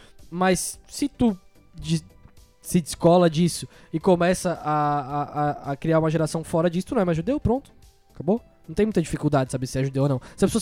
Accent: Brazil; Sou indiano. Eu sou brasileiro.

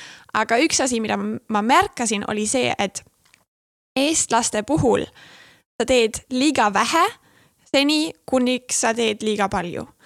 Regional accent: Germany; Estonian is a second language; moved away as an adult; now in Estonia; kuna ma olen Saksamaalt perit ja ma tulin juba noore täiskasvanuna või selles elu eas, kus ma sain asjast natuke aru.

